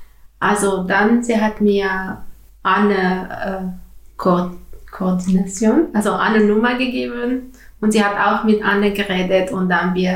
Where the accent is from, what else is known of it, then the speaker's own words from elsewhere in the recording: Tunisia; German is a second language; now in Germany; Ich komme aus Tunesien.